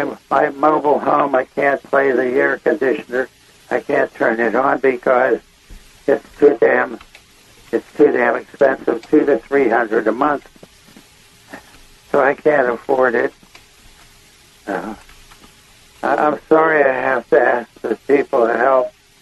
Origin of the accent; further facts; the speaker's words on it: Pittsburgh, Pennsylvania, United States; my friend from my hometown in Pittsburgh, Pennsylvania, he brought back several sheets of that for me.